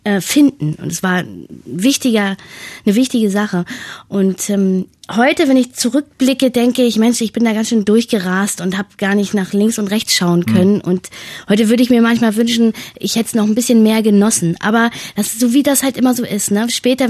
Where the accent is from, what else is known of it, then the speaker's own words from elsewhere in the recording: Schönhausen, Saxony-Anhalt, Germany; Ist übrigens meine alte Heimat.